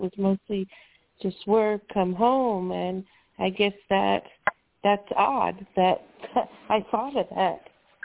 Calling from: Florida, United States

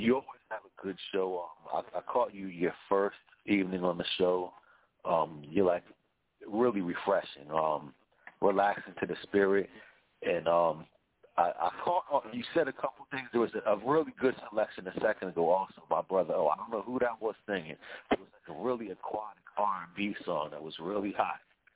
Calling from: New Jersey, United States; Good evening. … I'm calling from South Jersey.

